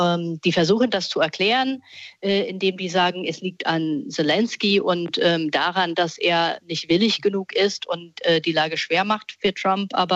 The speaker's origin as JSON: {"language": "German", "region": "Michigan", "country": "United States", "second_language": "German", "said": "Also auch wo ich herkomme, Michigan."}